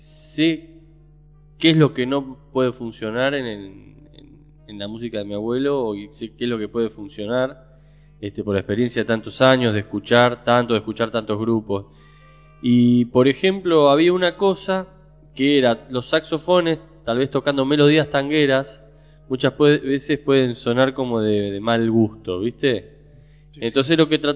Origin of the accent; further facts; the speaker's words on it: Buenos Aires, Argentina; born there; viste, los 6 músicos más nuestro manager Horacio, todos nacimos en Capital